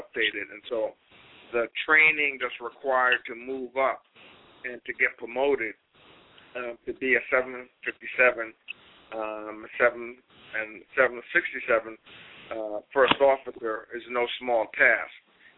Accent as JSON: {"language": "English", "town": "New York City", "region": "New York", "country": "United States", "said": "As a New Yorker, I did that for the first time last year in the summer"}